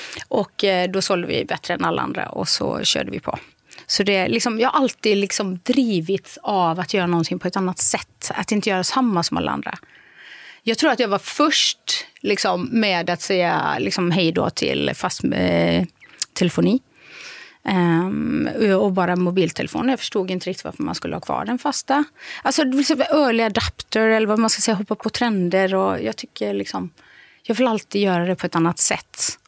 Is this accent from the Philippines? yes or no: no; Borås, Västra Götaland County, Sweden; I Borås. Det är ju verkligen en liksom, stad med 11 000 företagare.